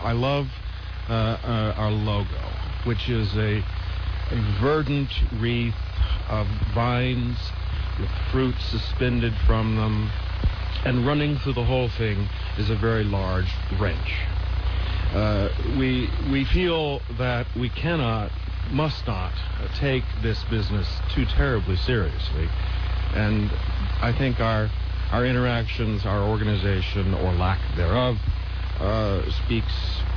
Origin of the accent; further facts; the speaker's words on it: Texas, United States; also born or lived in Miami Beach; now in Oregon, United States; South Texas via Miami Beach.